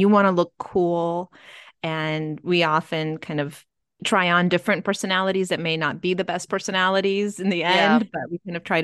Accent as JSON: {"language": "English", "country": "Ukraine", "first_language": "Russian", "second_language": "English", "said": "because I'm a Russian speaker from Ukraine. So I was born in Ukraine, and many people from Ukraine speak fluent Russian for complicated reasons as well."}